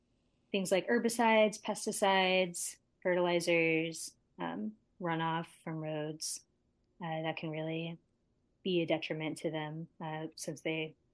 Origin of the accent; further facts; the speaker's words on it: Florida, United States; I am originally from Florida, and we have these invasive Cuban tree frogs there